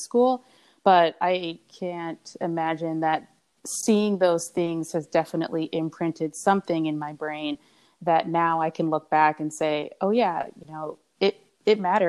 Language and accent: English; Minnesota, United States; I grew up in Minnesota and went to Emory down in Atlanta.